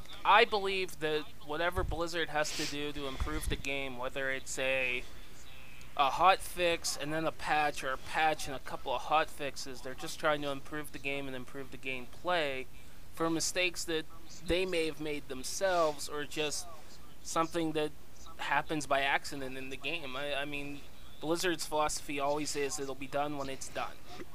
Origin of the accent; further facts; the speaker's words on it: Pittsburgh, Pennsylvania, United States; I'm from Pittsburgh, Pennsylvania. Go Pens!